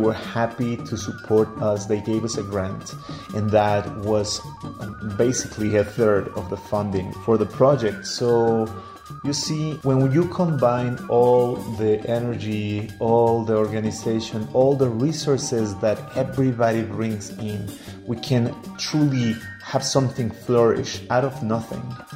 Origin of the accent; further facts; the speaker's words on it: Puebla, Mexico; my hometown of Puebla.